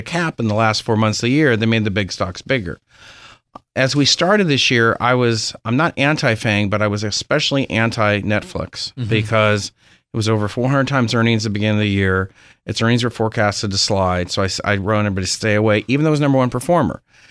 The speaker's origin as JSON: {"language": "English", "town": "Berkeley", "region": "California", "country": "United States", "said": "I'm basically from Berkeley, California."}